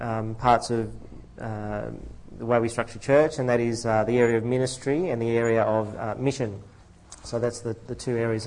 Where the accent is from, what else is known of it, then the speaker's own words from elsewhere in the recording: Mangrove Mountain, New South Wales, Australia; Yes, I grew up here on the Central Coast. I grew up on a chicken farm at Mangrove Mountain.